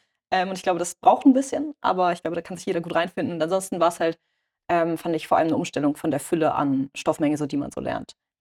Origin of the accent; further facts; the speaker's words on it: Lower Saxony, Germany; ich komme aus der Region Hannover